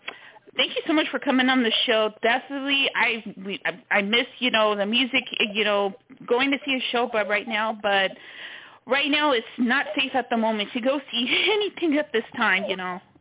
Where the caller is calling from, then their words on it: Houston, Texas, United States; I'm calling from Houston, Texas.